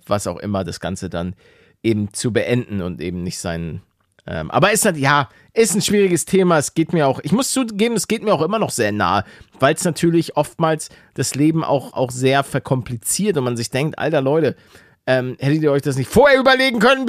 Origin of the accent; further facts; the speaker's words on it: Netherlands; Du sagst manchmal Holländer zu uns, aber wir sind Niederländer.